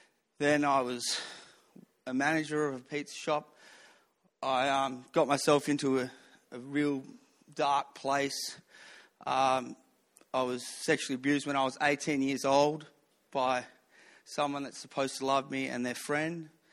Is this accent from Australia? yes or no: yes; Western Australia, Australia; I grew up in Western Australia. I was born in Wanneroo Hospital, now known as Joondalup Hospital.